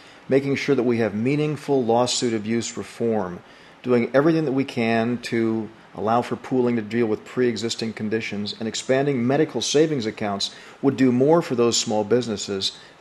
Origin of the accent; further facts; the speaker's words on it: United States; Absolutely, because I'm an American before I'm a Republican.